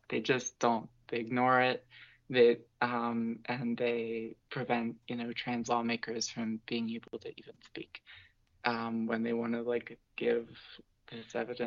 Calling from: Pennsylvania, United States; I'm from PA.

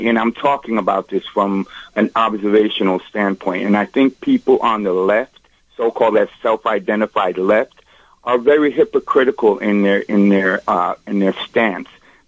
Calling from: Brooklyn, New York, United States; I'm calling from Brooklyn.

